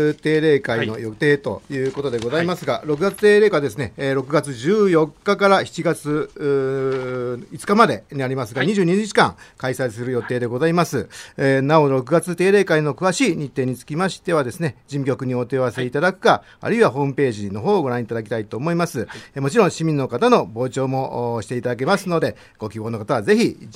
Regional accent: Seto, Aichi, Japan; やはり私瀬戸で生まれ育ちましたので、瀬戸が大好きですし

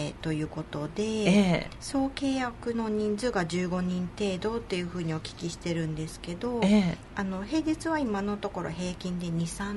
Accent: Toyoake, Aichi, Japan; それも私地元が豊明なんですけど、豊明から瀬戸の間のどこかで 作りたいなとか思った時もありますし

